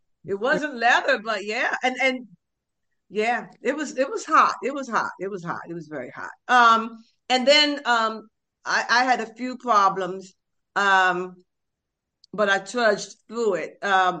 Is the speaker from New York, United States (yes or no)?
no; Washington, District of Columbia, United States; when we played in Washington, D.C., where, you know, my hometown, well, where I'm from, where I grew up.